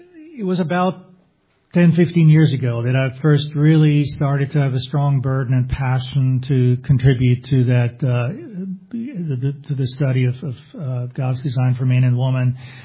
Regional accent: Vienna, Austria; I grew up in Vienna, Austria, and was converted at the age of 23 out of a nominal Roman Catholic background. Come from a divorced family and a non-Christian

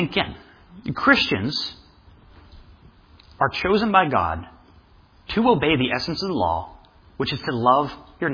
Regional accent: United States; I'm ethnically Romanian. That's part of, I mean, I'm a mutt. I'm an American mutt.

